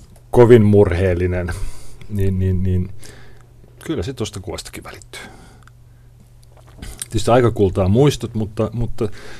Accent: Helsinki, Uusimaa, Finland; Kasvoin Ratakadulla Helsingin keskustassa kivitalossa, jossa asui suuri osa mun sukulaisista.

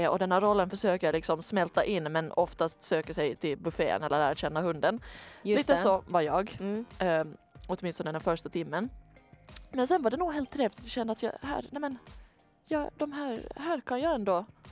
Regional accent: Ostrobothnia, Finland; Jag är ju österbottning i grunden.

